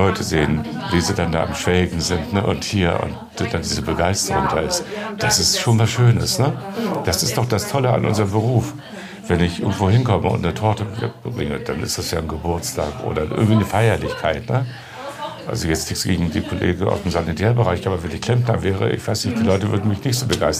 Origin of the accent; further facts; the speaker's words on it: Hildesheim, Lower Saxony, Germany; ich bin sehr behütet aufgewachsen in Hildesheim. Auf dem katholischen Junggymnasium.